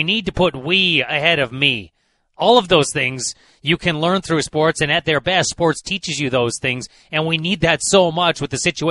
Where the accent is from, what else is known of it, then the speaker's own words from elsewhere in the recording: Massachusetts, United States; accent: Boston; That's exactly who Wahlberg was playing, right down to my Boston accent.